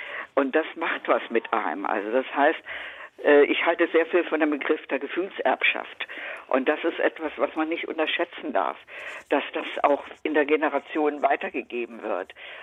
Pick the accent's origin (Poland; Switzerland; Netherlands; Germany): Poland; Łódź, Łódź Voivodeship; born there; Und meine Mutter ist, wie sie schwanger war, dorthin gegangen. Folgedessen bin ich dort geboren. Und wieso soll ich jetzt Lodz, Litzmannstadt damals, als meine Heimat bezeichnen?